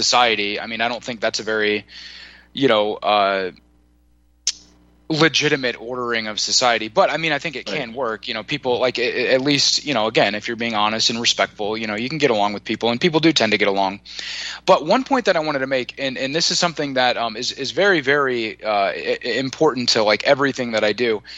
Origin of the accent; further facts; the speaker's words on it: United States; that's totally been my experience living and growing up in America, and I've lived like all over the country